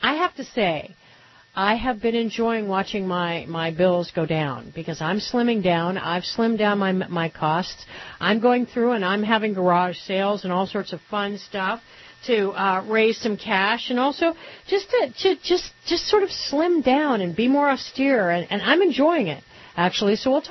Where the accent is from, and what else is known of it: Puerto Rico; born or raised there